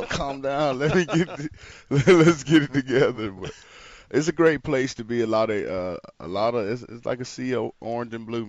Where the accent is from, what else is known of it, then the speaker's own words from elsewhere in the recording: Georgia, United States; I grew up in Georgia.